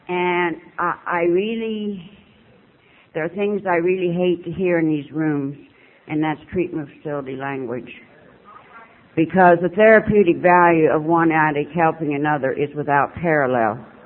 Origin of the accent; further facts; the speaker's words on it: El Centro, California, United States; I'm born and raised in California in a place called El Centro.